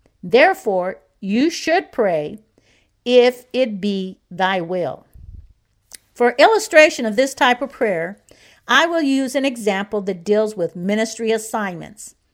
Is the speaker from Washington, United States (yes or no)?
no; Kansas City, Missouri, United States; I have also received an offer to stay here in my hometown of Kansas City to teach at a ministry school.